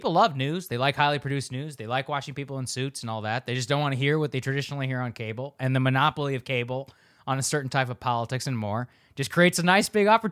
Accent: College Station, Texas, United States; So I'm from Texas, College Station, and grew up really, you know, during the Iraq War.

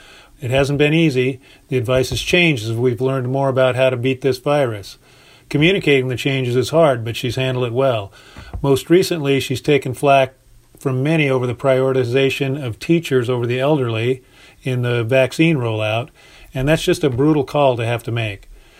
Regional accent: Sandy, Oregon, United States; from Sandy, Oregon, and my governor, Kate Brown, has rocked it during the COVID pandemic.

